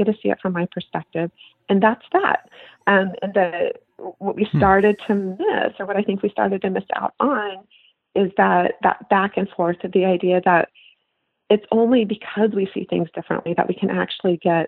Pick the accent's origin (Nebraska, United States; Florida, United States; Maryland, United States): Nebraska, United States; growing up in Nebraska, I went to a, you know, a public high school